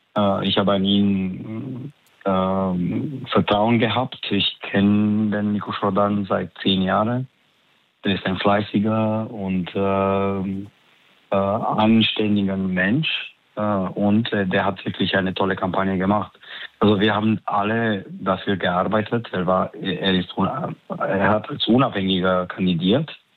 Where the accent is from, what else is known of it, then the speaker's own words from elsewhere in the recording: Romania; Also bei uns in Rumänien ist TikTok sehr groß.